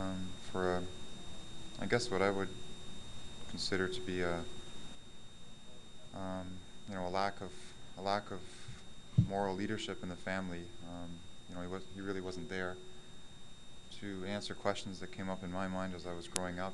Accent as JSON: {"language": "English", "town": "Toronto", "region": "Ontario", "country": "Canada", "said": "I'm a sexaholic from Toronto."}